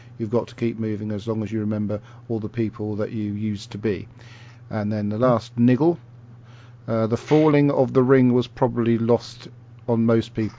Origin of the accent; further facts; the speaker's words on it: Cromer, East of England, United Kingdom; Lovely having this connection with my hometown.